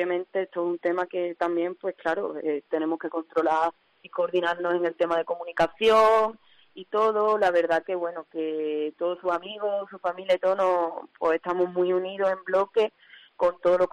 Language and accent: Spanish; Trebujena, Andalusia, Spain; Somos el pueblo de Trebujena, un pueblo que siempre ha estado muy involucrado en las luchas sociales